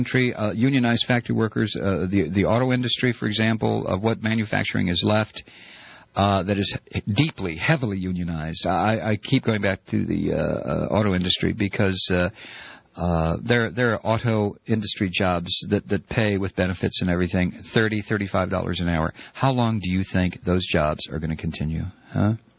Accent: Toledo, Ohio, United States; Of course, I grew up in Toledo, Ohio. Blue-collar, unionized city.

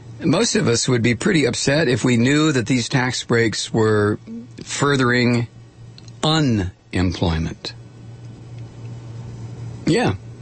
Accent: Toledo, Ohio, United States; I grew up in Toledo, man, Glass City.

